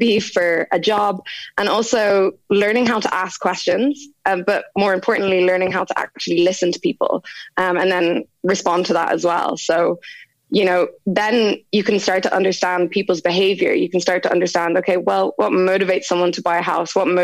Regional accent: Dubai, United Arab Emirates; now in Ireland; I grew up in Dubai. So that was an amazing place to grow up, you know, to see the growth, the extreme growth that happened over such a short period of time.

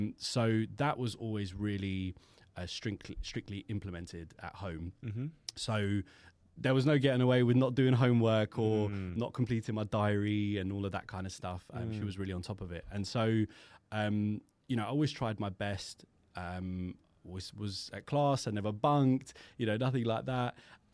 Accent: Brentford, London, United Kingdom; I grew up in Brentford, and then I ended up in Chiswick Community School.

